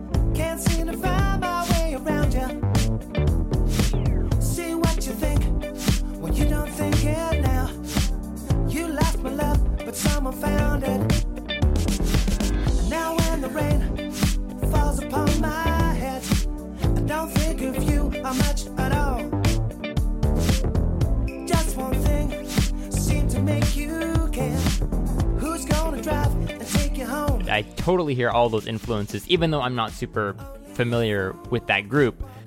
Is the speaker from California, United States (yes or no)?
yes; Los Angeles, California, United States; And I am from Los Angeles, born and raised.